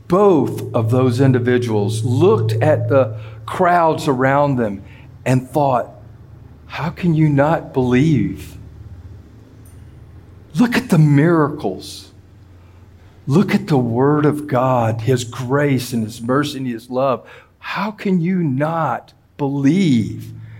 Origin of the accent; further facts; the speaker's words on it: Atlanta, Georgia, United States; We include everything down to Macon almost. We go all the way to Chattanooga. I'm from Atlanta.